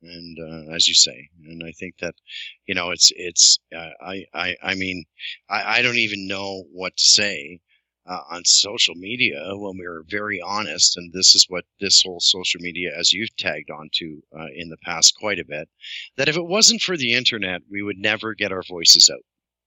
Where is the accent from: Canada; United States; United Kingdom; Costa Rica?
Canada; for me, it's scary up here as a Canadian.